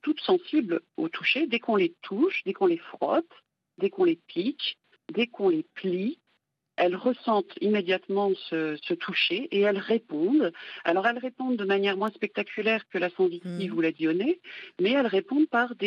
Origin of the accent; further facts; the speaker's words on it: France; c'est une petite plante qu'on trouve dans les jardineries, hein, chez nous en France.